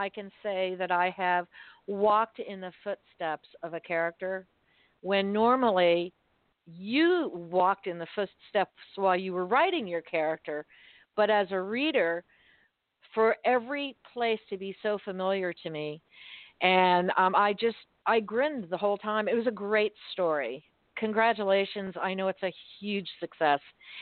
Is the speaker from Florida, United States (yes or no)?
yes; Miami, Florida, United States; every part of this book was set in my hometown in Miami. And then when I moved to Southwest Florida, part of it's still there.